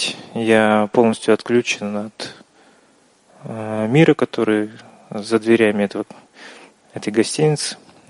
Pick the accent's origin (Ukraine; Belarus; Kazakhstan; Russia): Kazakhstan; я из Казахстана, с Алматинской группы, со Астанинской группы.